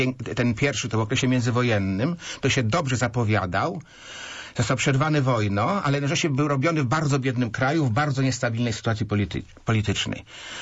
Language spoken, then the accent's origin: Polish; Poznań, Greater Poland Voivodeship, Poland; jako Poznaniak, jako Wielkopolanin